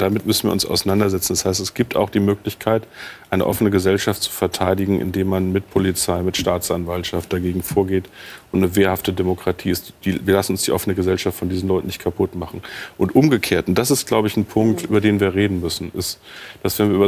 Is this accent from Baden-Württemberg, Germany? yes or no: no; Peine, Lower Saxony, Germany; Ich komme aus der Kleinstadt Peine in Niedersachsen. 50.000 Einwohner, viele Menschen der sogenannten Gastarbeitergeneration, zweite, dritte Generation, 2 Moscheegemeinden, Teil meiner Gesellschaft.